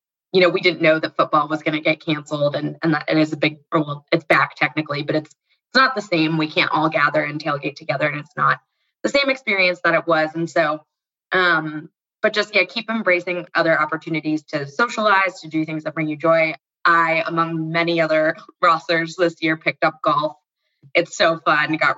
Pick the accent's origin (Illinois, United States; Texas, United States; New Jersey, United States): New Jersey, United States; also born or lived in New York; I am an MBA 2 at Ross. I am originally from New Jersey, and prior to school was living in New York for about 7 years.